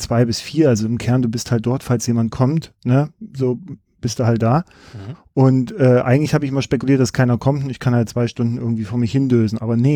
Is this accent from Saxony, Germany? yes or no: yes; Saxony, Germany; now in Schleswig-Holstein, Germany; So, ich komme aus Sachsen und meine Frau kommt hier aus Schleswig-Holstein